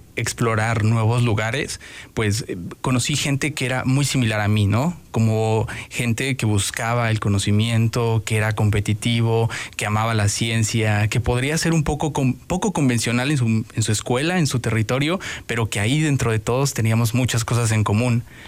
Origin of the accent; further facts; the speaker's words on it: Toluca, State of Mexico, Mexico; Yo nací en Toluca, en el mero frío, ahí en el Nevado.